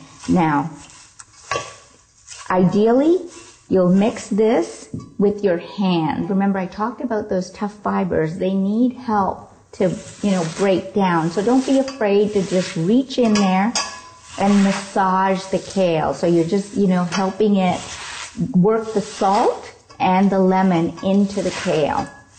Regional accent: Toronto, Ontario, Canada; from Toronto, Canada.

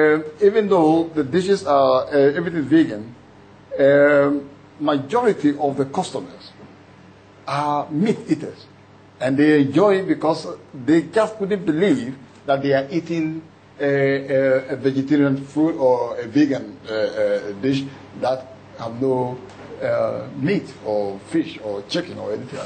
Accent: Ghana; now in United Kingdom; originally I came from Ghana. Ghana is in West Africa.

